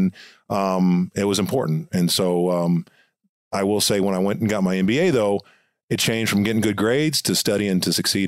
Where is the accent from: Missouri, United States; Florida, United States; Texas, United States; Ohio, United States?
Texas, United States; also born or lived in Indiana; I go, well, I'm from Texas, but I played football at a military school in Indiana.